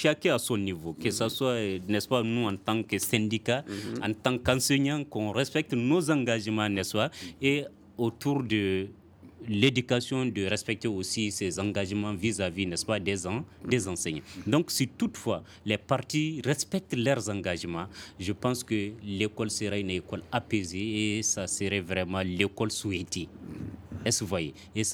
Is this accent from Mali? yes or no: yes; Mali; en tant que républicain, je reviens sur ça, en tant que Malien, nous sommes aussi résilients.